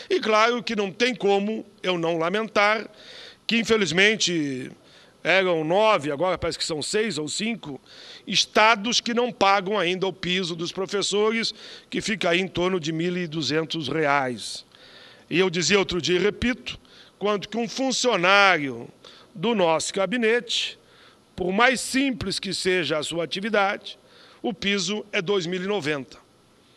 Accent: Rio Grande do Sul, Brazil; senador Pimentel, que o meu estado, o Rio Grande do Sul

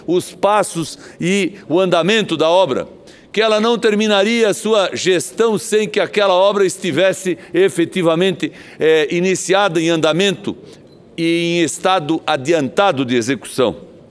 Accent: Blumenau, Santa Catarina, Brazil; born there; é a cidade de Blumenau, onde eu nasci

